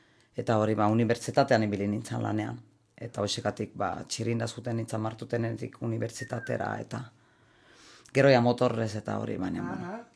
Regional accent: Helsinki, Uusimaa, Finland; now in Donostia, Spain; ni Helsinkikoa naiz, beraz Donostira etortzea, zan olan pixkat hiri txikiago batera etortzea

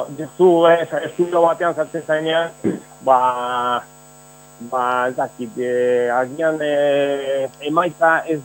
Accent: Pamplona, Navarre, Spain; Boa, ni Iruñakoa naiz, eta hainbat taldetan joan nindut

